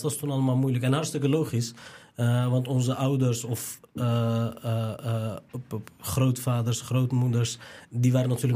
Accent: Rotterdam, South Holland, Netherlands; Ik kom uit Rotterdam-Zuid, achterstandswijk.

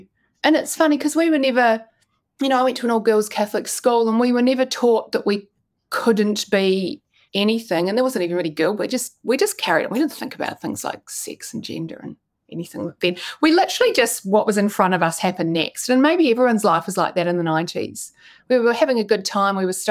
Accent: New Zealand; also born or lived in United Kingdom; now in Australia; I grew up in New Zealand, spent 6 years living in the UK, and I've been in Australia on Sydney's northern beaches for more than half my life now.

